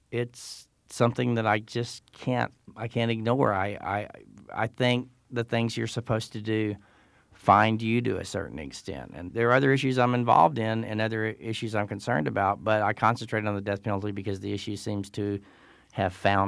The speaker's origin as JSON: {"language": "English", "region": "Texas", "country": "United States", "tie": "born or raised there", "said": "I'm from Texas, and I was raised in a house in Texas that was opposed to the death penalty"}